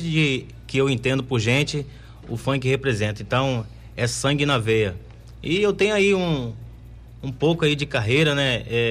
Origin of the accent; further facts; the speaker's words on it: Serra, Espírito Santo, Brazil; minha comunidade que representa também aí o meu Jardim Carapina, a minha terra preferida.